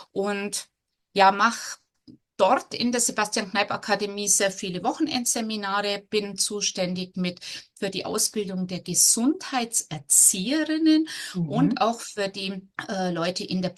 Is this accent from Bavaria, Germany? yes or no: yes; Bad Grönenbach, Bavaria, Germany; Ich komme hier aus dem Unterallgäu, eben aus Bad Grönenbach